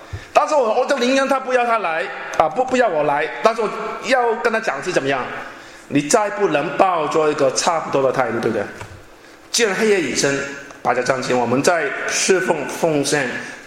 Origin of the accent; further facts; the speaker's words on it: China; also born or lived in United Kingdom; 我们中国人很糟糕一件事情，以前我不知道，可能也知道